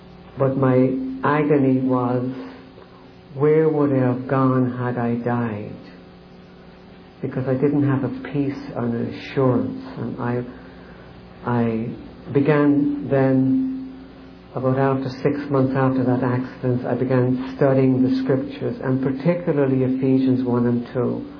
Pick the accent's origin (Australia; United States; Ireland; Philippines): Ireland; I grew up in Ireland, and it was a nice family, very Catholic.